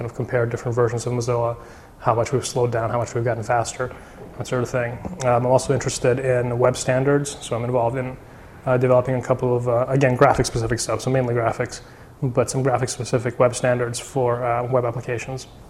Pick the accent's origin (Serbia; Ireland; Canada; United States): Serbia; I'm originally from Serbia